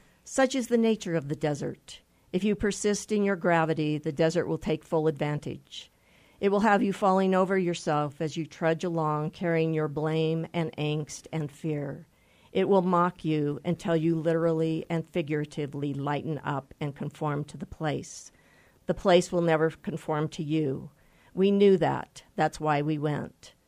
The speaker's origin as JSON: {"language": "English", "town": "Tooele", "region": "Utah", "country": "United States", "lives_now": "Escalante, United States", "said": "I'm originally from Tooele, Utah."}